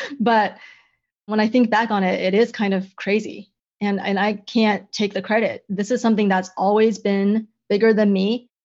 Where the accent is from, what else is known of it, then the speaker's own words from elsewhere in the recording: China; also born or lived in Hong Kong; now in United States; So I grew up both in China and the US. And after college, I went back and lived in Hong Kong for a while.